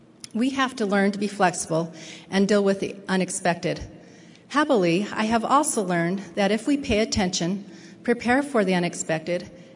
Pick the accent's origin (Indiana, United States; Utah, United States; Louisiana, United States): Utah, United States; Price; This stretch of highway is between the mouth of Spanish Fork Canyon and my hometown, Price, Utah.